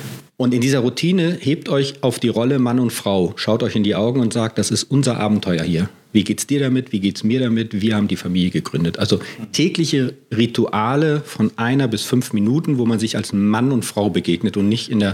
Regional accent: Munich, Bavaria, Germany; aus meiner alten Heimat München, also aus einer Metropolregion. Da habe ich auch schon als Paarberater gearbeitet

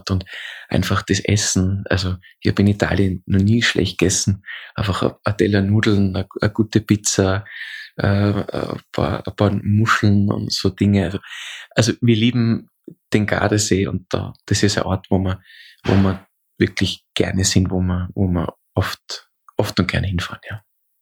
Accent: Austria; bei uns in Österreich sagt man diese also Polterei macht, also in Deutschland würde man sagen, diesen Junggesellenabschied

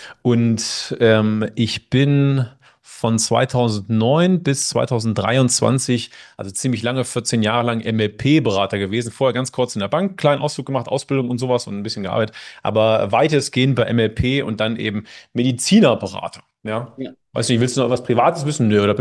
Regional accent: Göttingen, Lower Saxony, Germany; das war in Göttingen, wo ich herkomme, war das Thema

